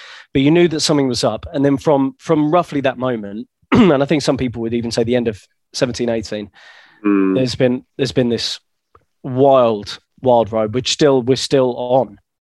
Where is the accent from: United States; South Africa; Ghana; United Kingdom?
United Kingdom; East of England; because I'm from Essex